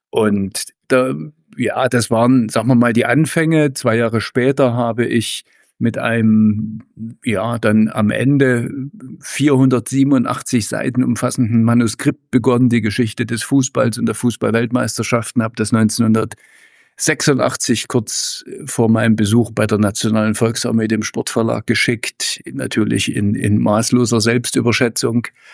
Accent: Leipzig, Saxony, Germany; Ja, und in Leipzig war ich, eigentlich bin ich groß geworden im Epizentrum

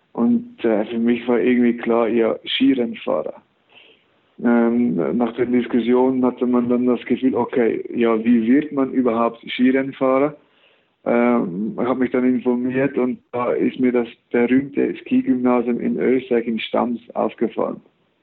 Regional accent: Valais, Switzerland; Und als Schweizer, also als Walliser, wenn man nicht im Wallis in die Schule geht, dann muss man die Schule wie selber, komplett selber bezahlen.

